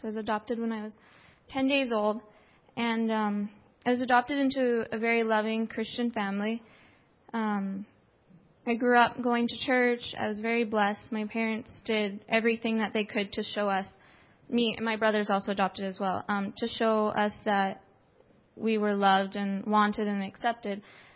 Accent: Edmonton, Alberta, Canada; and I'm from Edmonton.

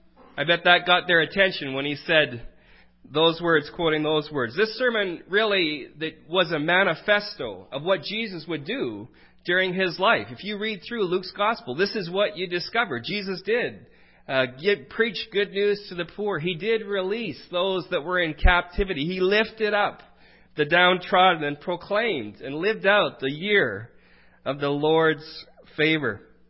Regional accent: Wetaskiwin, Alberta, Canada; I grew up in Wetaskiwin, Alberta. It's a little town south of Edmonton in Alberta.

